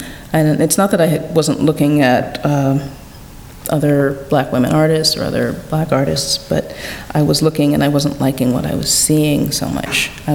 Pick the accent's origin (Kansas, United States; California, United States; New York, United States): California, United States; I grew up partly in California, and I went to Martin Luther King Elementary School